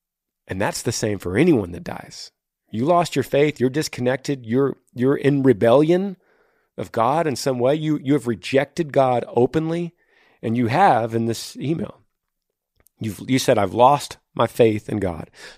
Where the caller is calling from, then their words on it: New Mexico, United States; hey, Granger … from New Mexico.